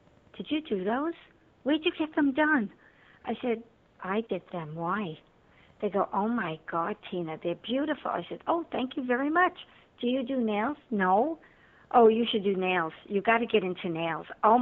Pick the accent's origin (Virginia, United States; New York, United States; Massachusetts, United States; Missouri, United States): New York, United States; Well, I'm originally from Lower Manhattan, of an Italian, Ukrainian, and Polish background. I lived in Lower Manhattan until I was 11